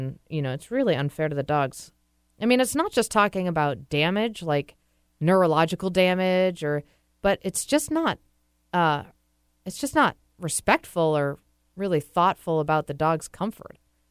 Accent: Massachusetts, United States; In Massachusetts, actually, last summer I was visiting. I'm from Massachusetts.

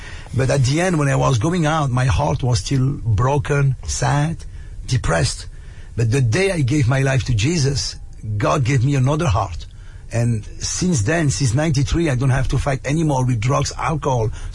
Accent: Mons, Wallonia, Belgium; English is a second language; I am from Belgium, in a town called Mons. So I grew up in an Italian family.

